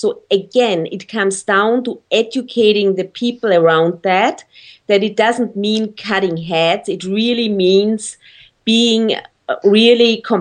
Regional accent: Austria; And when I look now back to my home country in Austria, that's quite interesting too.

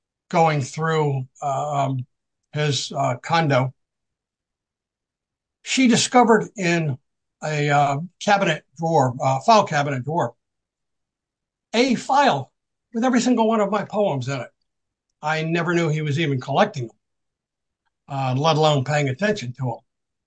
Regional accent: Washington, District of Columbia, United States; I grew up in and around Washington, D.C.

